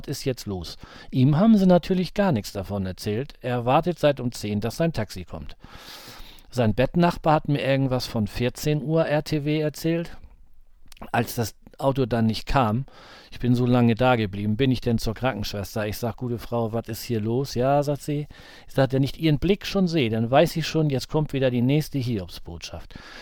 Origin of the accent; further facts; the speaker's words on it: Schleswig-Holstein, Germany; hier bei uns in Schleswig-Holstein